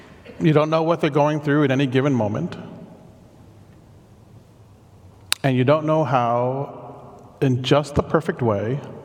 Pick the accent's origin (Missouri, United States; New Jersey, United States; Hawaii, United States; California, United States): Missouri, United States; St. Louis; I was raised in St. Louis, that's a suburb, and so moving to the inner city was a culture shock for me